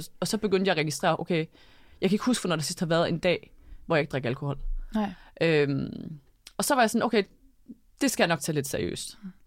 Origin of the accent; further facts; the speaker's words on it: Jutland, Denmark; jeg er jo fra Jylland oprindeligt, og hele min familie bor stadig i Jylland.